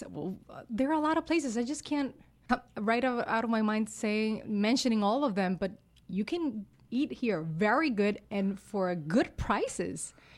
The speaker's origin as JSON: {"language": "English", "town": "Utuado", "country": "Puerto Rico", "said": "I'm from Utuado. It's in the center of the island. It's countryside, and it's beautiful."}